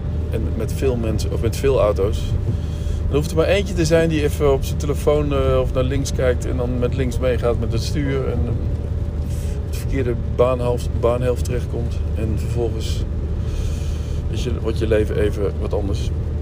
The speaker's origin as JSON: {"language": "Dutch", "town": "Borculo", "region": "Gelderland", "country": "Netherlands", "tie": "born there", "said": "Ik ga nu naar mijn geboorteplek. Borculo. En ik ben geboren aan de Beethovenstraat 12 in Borculo. Ik ging naar de Zwijgerschool, Willem de Zwijgerschool in Borculo."}